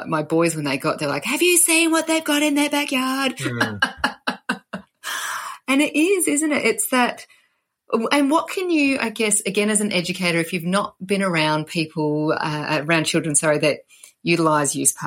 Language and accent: English; South Australia, Australia; I went over to visit where I grew up, the farm area where I grew up in South Australia, over the holidays